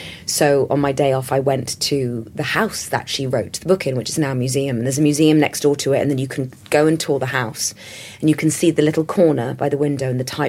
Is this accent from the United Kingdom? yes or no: yes; London, United Kingdom; me growing up in London in the 80s.